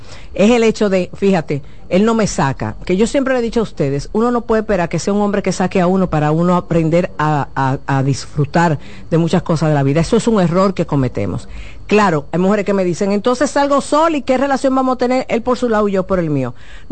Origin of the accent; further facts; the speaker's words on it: Dominican Republic; Como buenos dominicanos, miren, ahí es una muestra de que la puntualidad sí existe y sí es posible.